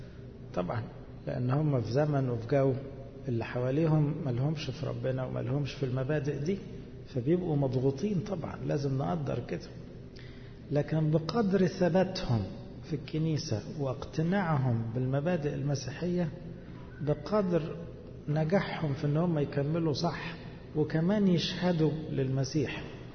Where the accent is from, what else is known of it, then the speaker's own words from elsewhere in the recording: Egypt; انتوا عندكم ضغط غير الضغط اللي عندنا في مصر